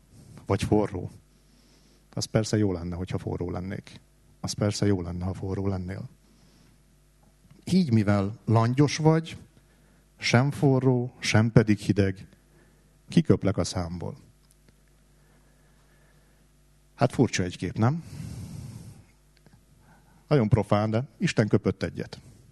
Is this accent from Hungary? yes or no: yes; Tatabánya, Komárom-Esztergom, Hungary; Én egy olyan helyen nőttem fel, Tatabányán, ahol sok jót azért talán nem lehet elmondani